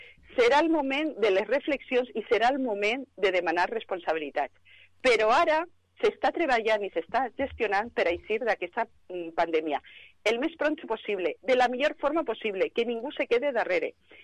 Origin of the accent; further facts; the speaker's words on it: Vila-real, Valencian Community, Spain; Jo soc ambaixadora del meu poble, allà on vaig sempre ho dic, que Vila-real és lo millor del món.